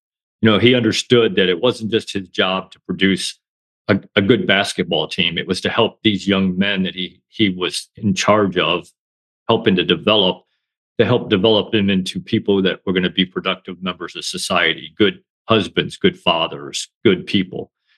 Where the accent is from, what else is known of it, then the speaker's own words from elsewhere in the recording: Illinois, United States; now in Florida, United States; Yeah, so I grew up in a small little farm town in northern Illinois, which is why I live in Florida, because I'm never living through winters like that ever again.